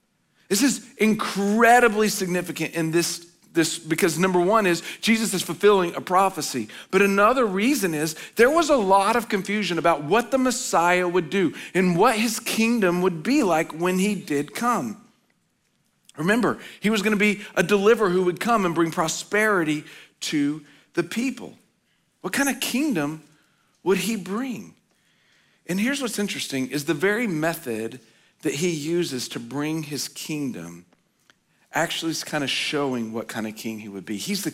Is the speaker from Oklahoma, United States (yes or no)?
yes; Oklahoma, United States; again, I grew up in Oklahoma.